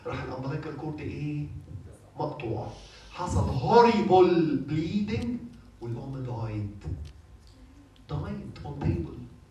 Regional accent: Egypt; في تقاليد عندنا في مصر بنرمي في النيل

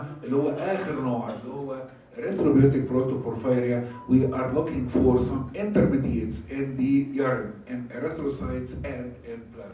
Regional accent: Egypt; تعودنا ان احنا مو عندنا في مصر خد الباب وراك

